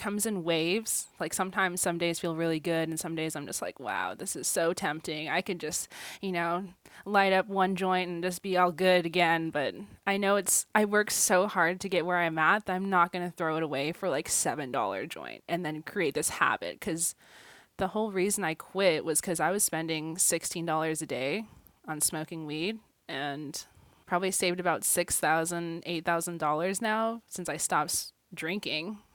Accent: Fairbanks, Alaska, United States; I was born and raised on the Lower Tanana Diné lands in Fairbanks, Alaska.

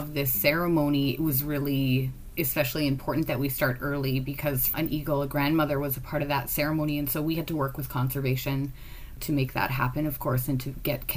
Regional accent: Lorette, Manitoba, Canada; now in Winnipeg, Canada; I'm a Métis woman. Both my parents are Métis. I'm from Lorette, Manitoba, and I now live in Winnipeg with my wife and our daughter.

